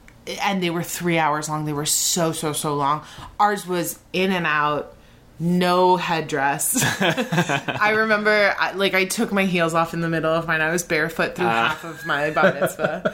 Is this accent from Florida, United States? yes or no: yes; Miami, Florida, United States; I knew a ton of Jews in my town who I'm from Miami. It's not a town.